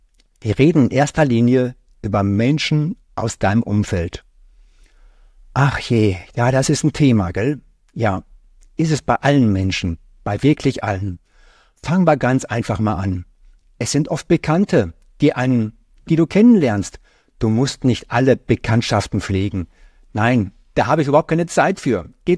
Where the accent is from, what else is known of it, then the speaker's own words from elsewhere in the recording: North Rhine-Westphalia, Germany; ich komme gebürtig aus dem Sauerland. Ich wohne jetzt in Bayern.